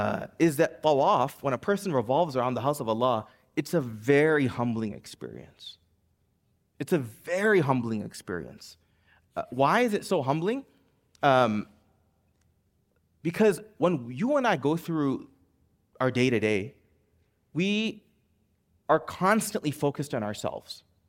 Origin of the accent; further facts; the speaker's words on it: United States; make an announcement, hey, I'm from America. Do you know I have this degree? I spent more money than you.